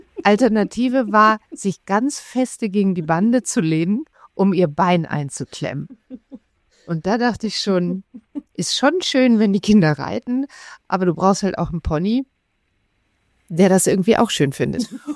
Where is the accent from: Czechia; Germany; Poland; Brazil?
Germany; Essen, North Rhine-Westphalia; ich bin in einer Familie in Essen groß geworden.